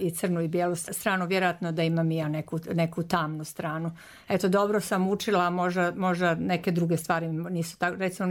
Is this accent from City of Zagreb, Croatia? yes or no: yes; Zagreb, City of Zagreb, Croatia; now in Banja Luka, Bosnia & Herzegovina; ja sam došla iz Zagreba